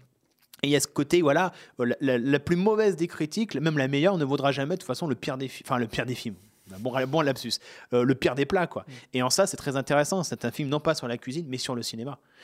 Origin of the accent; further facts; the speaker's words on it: Vienne, Auvergne-Rhône-Alpes, France; Chez nous à Vienne